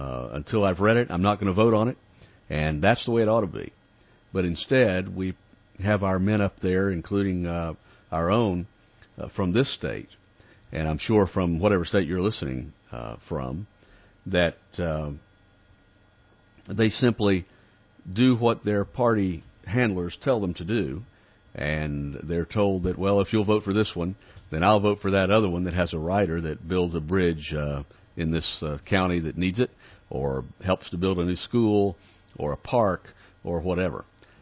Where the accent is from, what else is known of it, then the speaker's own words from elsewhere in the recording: New York City, New York, United States; As a New Yorker, and I would say as Americans, we hang our heads in shame.